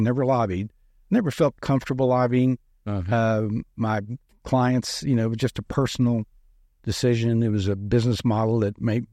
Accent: Abilene, Texas, United States; I'm from Abilene and had an office in Abilene, and one of the most conservative cities in Texas.

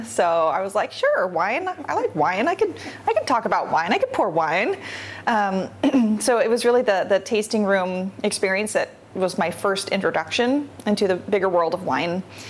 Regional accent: Camas, Washington, United States; So I was born and raised in Camas, Washington, so technically across the river from Oregon, but if not for that river, it would be a suburb. And yeah, I stayed around town most of the time.

